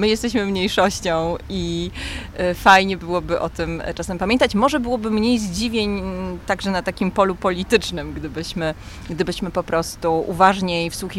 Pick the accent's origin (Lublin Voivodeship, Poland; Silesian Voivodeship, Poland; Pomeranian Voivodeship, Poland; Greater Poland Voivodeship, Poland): Silesian Voivodeship, Poland; Proszę pamiętać, jestem ze Śląska.